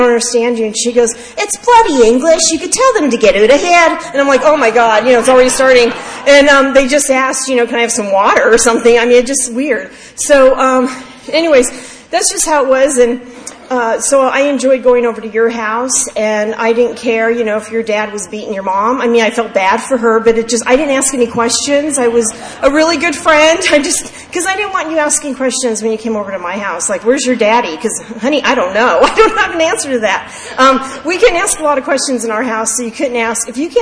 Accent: Venice, California, United States; I grew up down in Venice with my mom, and it was just the two of us, and she was Scottish, she was from Glasgow

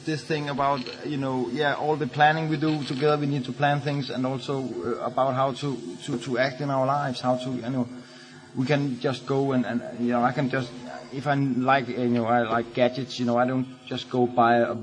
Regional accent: Copenhagen, Capital Region of Denmark, Denmark; I'm an alcoholic from Copenhagen.

